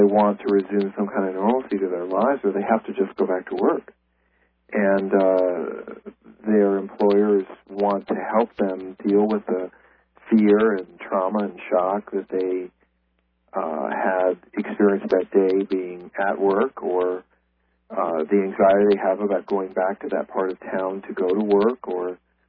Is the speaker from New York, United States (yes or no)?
yes; New York City, New York, United States; I'm a New Yorker. I mean, I was born and bred in New York, and so I feel a great affinity with New York City